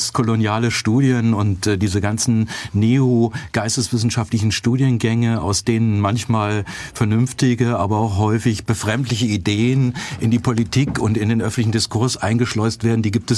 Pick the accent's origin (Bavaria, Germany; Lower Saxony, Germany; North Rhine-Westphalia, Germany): Lower Saxony, Germany; Braunschweig; Die gibt es sogar in einer mittelgroßen Stadt wie meiner Heimatstadt Braunschweig im östlichen Ringgebiet.